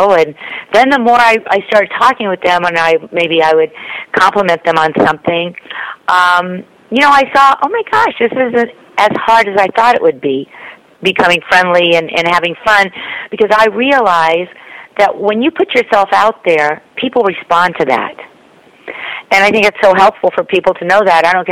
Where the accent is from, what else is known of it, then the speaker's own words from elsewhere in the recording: Los Angeles, California, United States; I grew up in Los Angeles, so I was around television all the time.